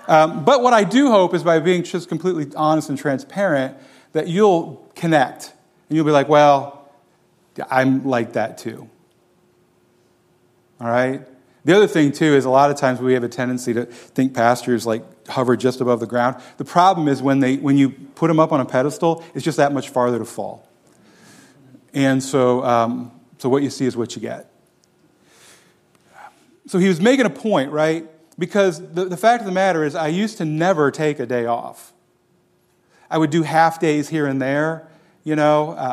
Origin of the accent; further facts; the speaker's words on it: Florida, United States; moved away as an adult; now in Tennessee, United States; I moved to Tennessee in 97 from Florida, where I grew up.